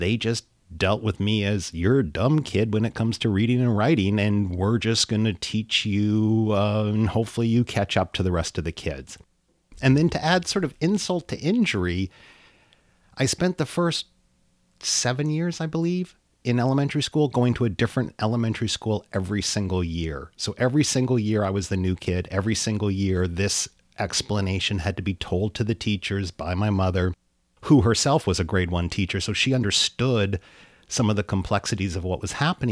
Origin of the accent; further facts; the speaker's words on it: Powell River, British Columbia, Canada; born there; So I was born in Powell River, British Columbia, and Powell River is 170 kilometers sort of straight north up the coast of Vancouver.